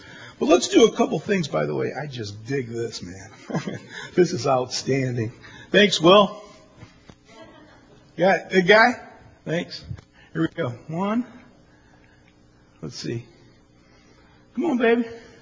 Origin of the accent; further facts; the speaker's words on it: Toledo, Ohio, United States; I went back to Toledo, Ohio, my hometown, in 84.